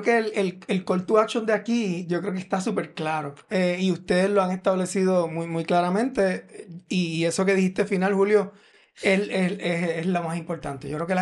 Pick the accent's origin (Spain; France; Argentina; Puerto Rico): Puerto Rico; Manatí; Además, yo soy de Manatí